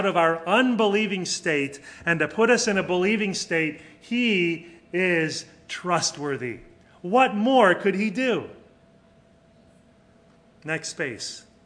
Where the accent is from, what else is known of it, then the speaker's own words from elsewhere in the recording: United States; now in Mexico; And as an American living in Mexico, everybody thinks you're an American, you automatically are a rich gringo.